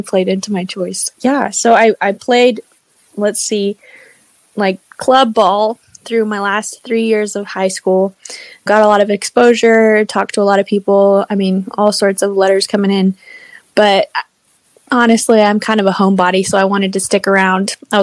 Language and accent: English; Lubbock, Texas, United States; We grew up in Lubbock, so we had, I don't know if you have any homeschool listeners, but there's a pretty good community of homeschoolers in Lubbock, Texas.